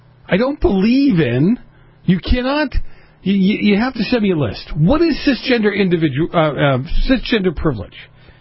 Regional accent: New England, United States; I'm from New England. I don't get this stuff.

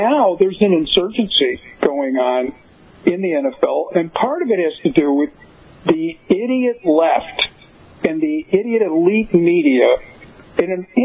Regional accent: Chicago, Illinois, United States; You know, I'm originally from Chicago, a longtime Chicago Bears fan

